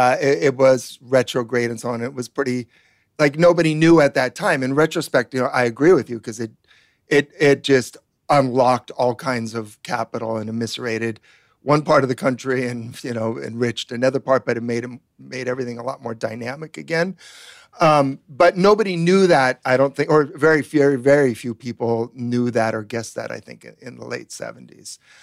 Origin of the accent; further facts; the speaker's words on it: California, United States; At home, at least growing up in the Bay Area, with bombings all the time.